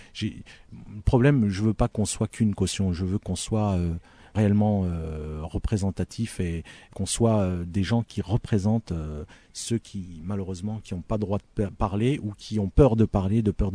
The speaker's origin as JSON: {"language": "French", "country": "Algeria", "said": "Je te parle des Algériens parce que je suis algérien"}